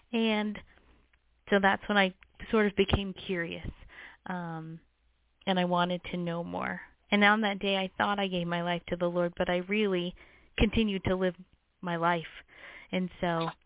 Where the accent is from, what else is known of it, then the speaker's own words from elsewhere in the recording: Las Vegas, Nevada, United States; I was born and raised in Las Vegas. My family moved here from the Philippines, pregnant with me, so my brother and my sister were born there, and I was the first one born here.